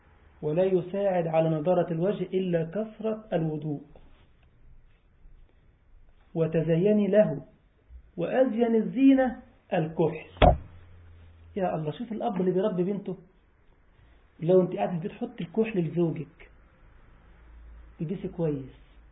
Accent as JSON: {"language": "Arabic", "country": "Egypt", "said": "عارف ابو الهول اللي عندنا في مصر فانا عند الهرم ما بيتكلمش"}